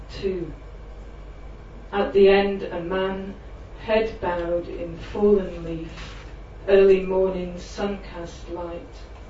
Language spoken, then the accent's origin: English; Yorkshire and the Humber, United Kingdom; So Paul said, I was from Yorkshire, and you're not going to get away without one Yorkshire inspired poem.